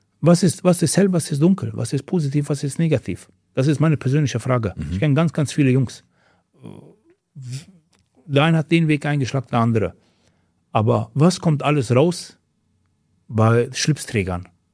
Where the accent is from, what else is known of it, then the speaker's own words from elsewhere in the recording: Mostar, Federation of Bosnia and Herzegovina, Bosnia & Herzegovina; wo wir kommen aus Mostar.